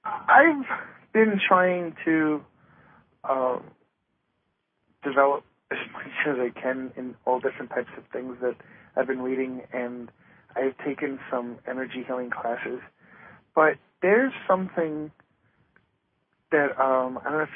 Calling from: New York, United States; I'm from New York.

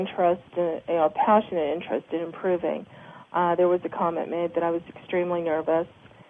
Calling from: Phoenix, Arizona, United States; I'm calling in from Phoenix.

